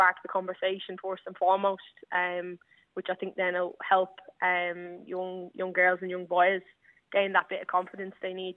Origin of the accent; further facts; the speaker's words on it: Tallaght, County Dublin, Ireland; it's my hometown, Tala.